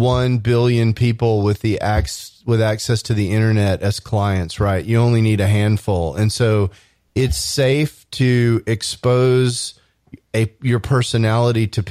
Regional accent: Texas, United States; I'm from Texas and everything's bigger in Texas.

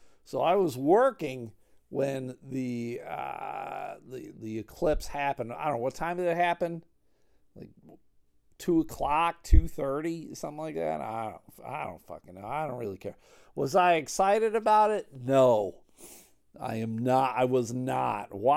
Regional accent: Buffalo, New York, United States; I'm originally from Buffalo, New York.

